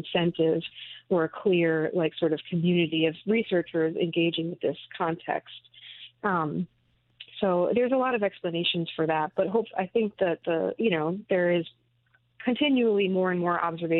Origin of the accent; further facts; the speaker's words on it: United States; our culture, as I'm an American, you know, is one of like human exceptionalism, right?